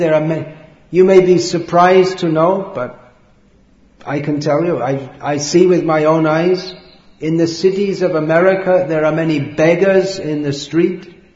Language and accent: English; Bhimavaram, Andhra Pradesh, India; And I am a student at the Vishnu Dental College. And I am age 21. I am from Bhimavaram.